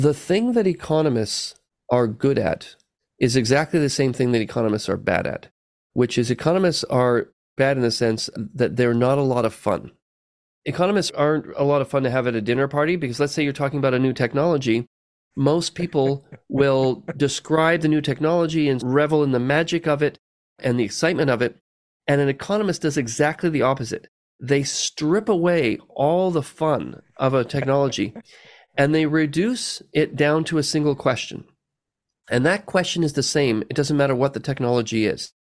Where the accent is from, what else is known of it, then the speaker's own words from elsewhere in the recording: Canada; born there; I was born in Canada, but he had immigrated to Canada